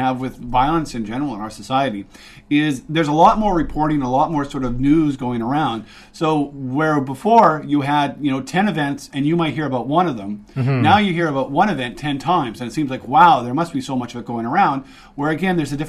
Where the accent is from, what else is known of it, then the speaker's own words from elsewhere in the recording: Canada; I am a Canadian.